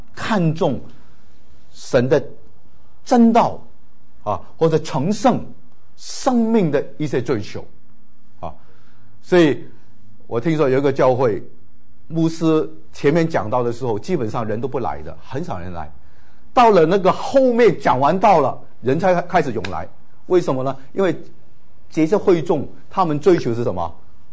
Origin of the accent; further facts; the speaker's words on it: Hong Kong; 我从小在香港的宣道会信主